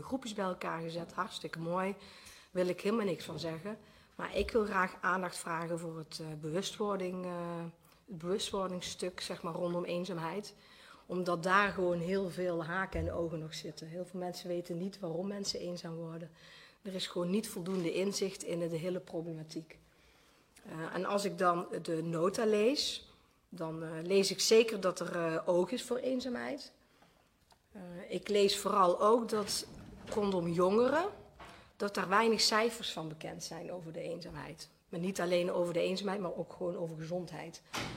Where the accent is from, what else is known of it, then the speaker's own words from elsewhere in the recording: North Brabant, Netherlands; moved away; Ik kom uit Brabant van oorsprong en ik woon sinds ruim een jaar in deze gemeente.